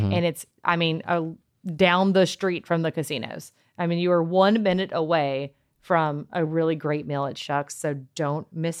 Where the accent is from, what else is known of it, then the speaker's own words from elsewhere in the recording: Oakdale, United States; I remember growing up, I grew up in Oakdale, so not far from here at all.